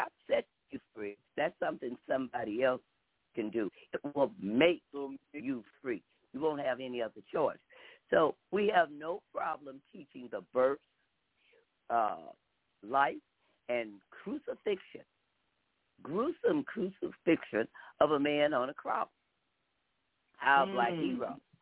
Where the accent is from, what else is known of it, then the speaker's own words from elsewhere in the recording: the South, United States; accent: southern; I don't even think I can pronounce that with my southern accent.